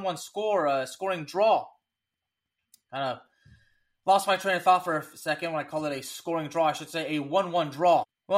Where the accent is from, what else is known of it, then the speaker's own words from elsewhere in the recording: Lyon, Auvergne-Rhône-Alpes, France; I was really hoping my hometown club of Olympique Lyonnais would be able to make a statement today, but unfortunately that did not happen.